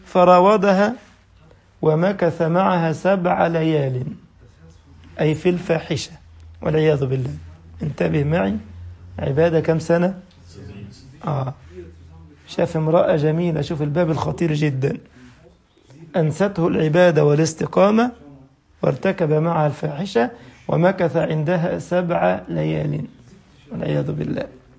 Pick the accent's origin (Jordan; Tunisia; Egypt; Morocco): Egypt; يعني الرغيف اللي احنا عندنا في مصر رغيف العيش الخبز، وده في اللغة العربية الرغيف